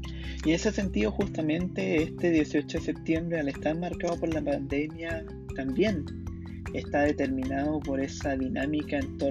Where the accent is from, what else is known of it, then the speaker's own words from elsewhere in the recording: Chile; todos como sociedad chilena vamos a tener por primera vez la posibilidad real de participar